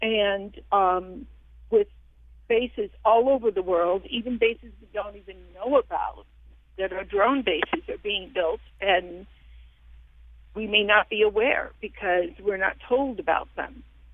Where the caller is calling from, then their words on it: Hartford, Connecticut, United States; Thank you for having me. I am calling from Hartford.